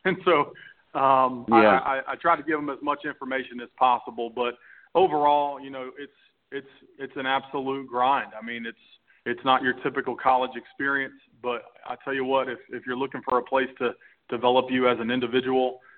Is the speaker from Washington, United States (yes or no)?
no; Orlando, Florida, United States; I mean, I tell you what, I'm not from this area, but, I'm from Orlando. But I tell you what, I feel like I grew up here.